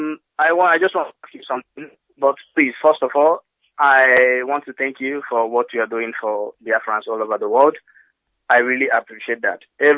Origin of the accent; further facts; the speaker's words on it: Enugu State, Nigeria; now in Lugano, Switzerland; I'm calling from Lugano, Switzerland. But yes. I'm from Enugu State. Eziago local government.